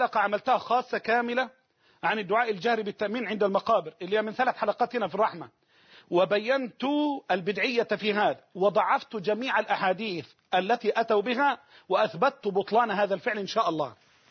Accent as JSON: {"language": "Arabic", "country": "Egypt", "said": "هذا اهو بقى عندنا في مصر الهم ده."}